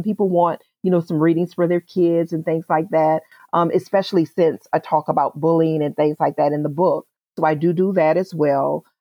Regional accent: New Orleans, Louisiana, United States; now in Shreveport, United States; I was born and raised in New Orleans. We moved to Shreveport after Hurricane Katrina, naturally. I go back and forth because I still have family. Everybody's there.

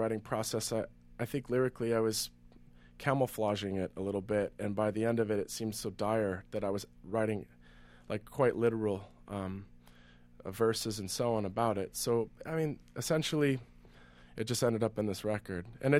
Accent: California, United States; I'm from Northern California

